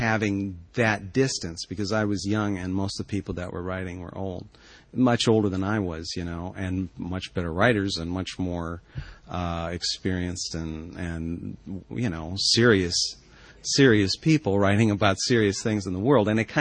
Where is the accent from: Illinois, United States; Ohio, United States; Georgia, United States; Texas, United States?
Ohio, United States; now in Montclair, United States; I grew up in Ohio, and New York was where I went when I got out of Ohio.